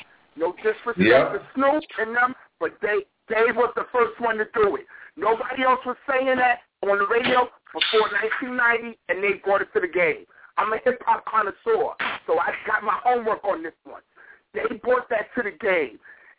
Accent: New York, United States; I'm from New York in the Bronx.

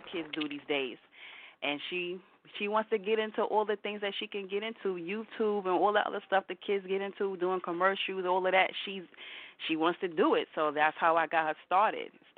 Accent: Queens, New York, United States; I'm from Queens.

